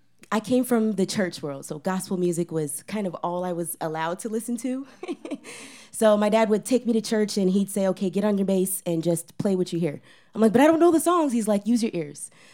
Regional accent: Phoenix, Arizona, United States; now in Los Angeles, United States; I am from Phoenix, Arizona, but I live in LA.

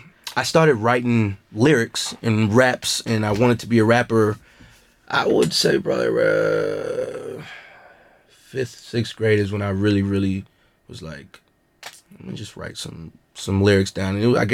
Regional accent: Austin, Texas, United States; also born or lived in Round Rock; I was born in Brackenridge, so I've been in the Austin area my whole life.

